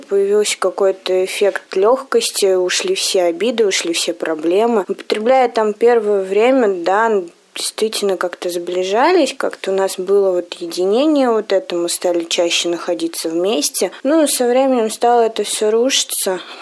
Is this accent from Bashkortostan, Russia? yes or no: yes; Ufa, Bashkortostan, Russia; Я сама из Уфы.